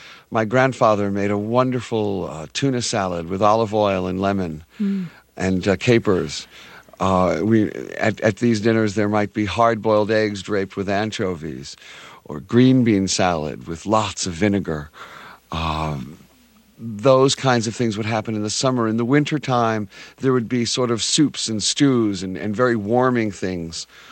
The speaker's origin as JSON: {"language": "English", "town": "Brooklyn", "region": "New York", "country": "United States", "tie": "born or raised there", "said": "Well, you know, in our house, as in many houses in the Bruculino of my growing up, food was edible culture."}